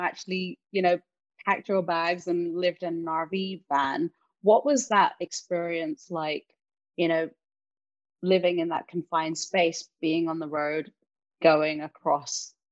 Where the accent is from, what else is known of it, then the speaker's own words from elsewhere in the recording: London, United Kingdom; now in United States; I grew up in London. I've moved out here